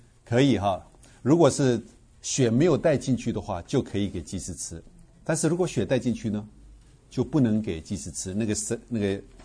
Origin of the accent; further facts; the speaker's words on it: China; 我们中国人有时候会放生，对不对？